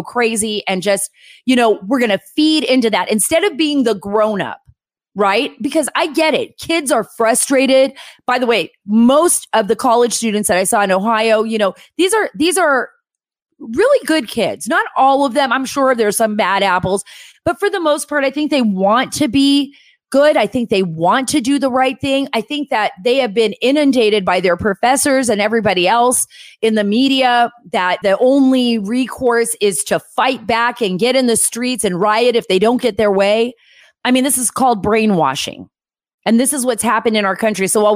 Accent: Saudi Arabia; I grew up in Saudi Arabia.

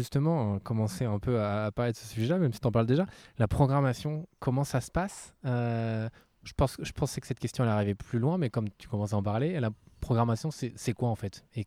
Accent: Île-de-France, France; Mais oui, je viens des Yvelines.

